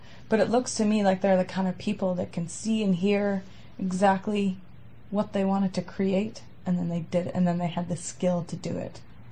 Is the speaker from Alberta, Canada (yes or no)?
no; Guelph, Ontario, Canada; Because I grew up in Guelph